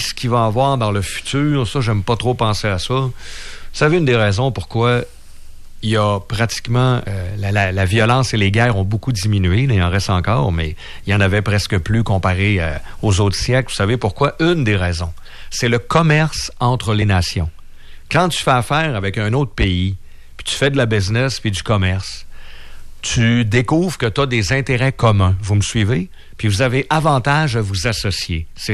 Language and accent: French; Quebec, Canada; On est au Québec, nous autres. Fait que moi, en tant que Québécois